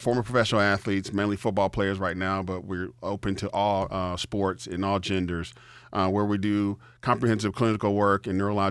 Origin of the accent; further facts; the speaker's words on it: Cleveland, Ohio, United States; now in Detroit, United States; I started my career in Detroit. I'm originally from Cleveland, Ohio.